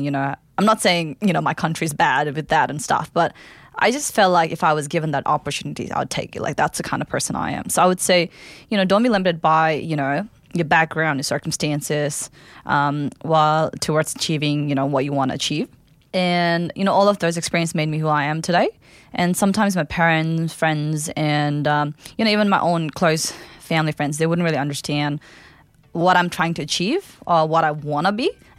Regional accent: Kathmandu, Bagmati, Nepal; English is a second language; I'm from Kathmandu, the capital city of Nepal, but my dad was born and grew up in Lamjung, which is like a village area, I would say. And my dad actually grew up there, but I grew up in city most of the times.

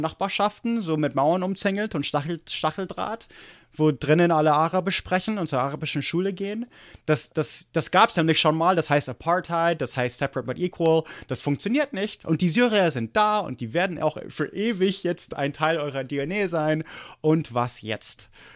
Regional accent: United States; Ich finde es schockierend, dass wir das noch haben. Weil ich glaube, Kalifornien hat es in den 70er abgeschafft.

